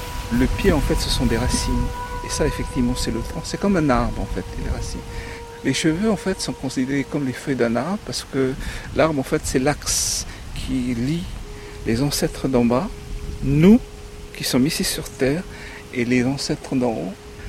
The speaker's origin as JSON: {"language": "French", "town": "Tahuata", "region": "Marquesas Islands", "country": "French Polynesia", "said": "je viens des Marquises, et plus précisément de l'île de Tawata."}